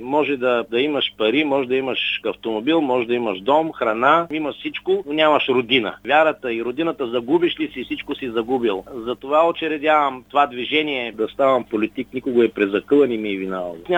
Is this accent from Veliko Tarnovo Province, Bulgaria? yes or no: yes; Veliko Tarnovo, Veliko Tarnovo Province, Bulgaria; аз идвам от Велико Търново, от квартал Света гора.